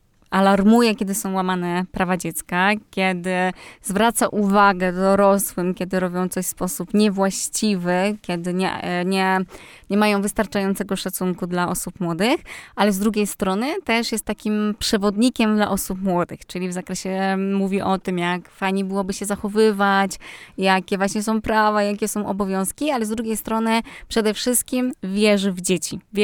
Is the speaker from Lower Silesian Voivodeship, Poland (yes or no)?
no; Grudziądz, Kuyavian-Pomeranian Voivodeship, Poland; moved away as an adult; now in Warsaw, Poland; ja pochodzę z Grudziądza, czyli z kujawsko-pomorskiego i przyjechałam na studia prawnicze do Warszawy.